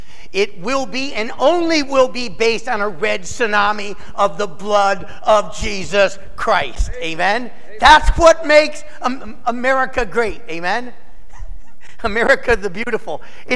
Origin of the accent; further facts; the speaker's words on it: United States; I'm so glad that I'm American. Because I'm so proud to be called an American.